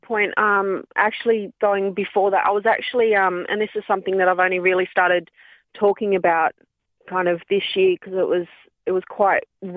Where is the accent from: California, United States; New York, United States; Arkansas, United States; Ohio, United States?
Ohio, United States; Dayton; So I, growing up in Dayton, it was being an Aboriginal female, but being a fair-skinned Aboriginal female, I never really fit in with the white kids, and I never really fit in with the black kids